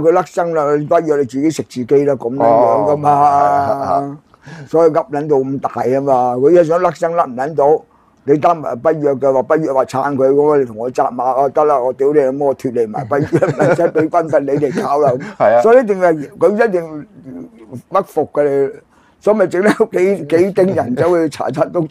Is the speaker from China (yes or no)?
yes; China; 作為中國人冇辦法唔出聲，